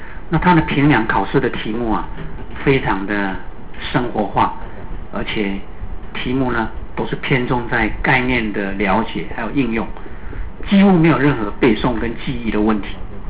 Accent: Kaohsiung, Taiwan; 这几年让我感觉到高雄越来越美，好，我也自己很身为高雄人为荣。

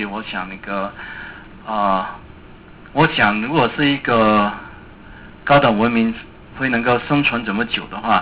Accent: China; 就是我们中国人学到的也是这样子哈

